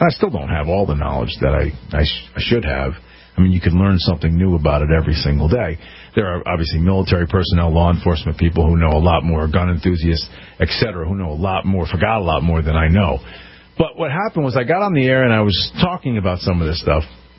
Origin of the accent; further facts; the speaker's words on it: Connecticut, United States; right after Sandy Hook happened here in my home state of Connecticut.